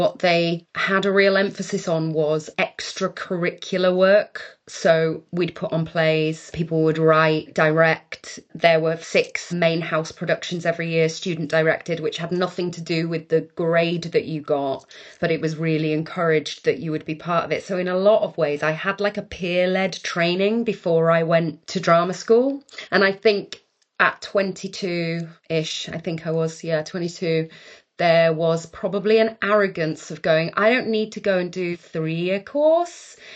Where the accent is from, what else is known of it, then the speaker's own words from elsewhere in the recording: Wales, United Kingdom; I don't remember a time where I couldn't speak English and Welsh, particularly in the area that I am from, or rather the area we moved to when I was five. It's not a very Welsh speaking area. It's very English.